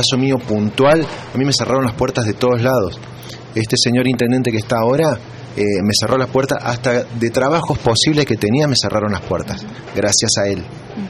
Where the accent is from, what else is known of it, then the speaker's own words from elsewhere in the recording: Villa Carlos Paz, Córdoba, Argentina; Yo soy nacido y criado en Carlos Paz, como te dije antes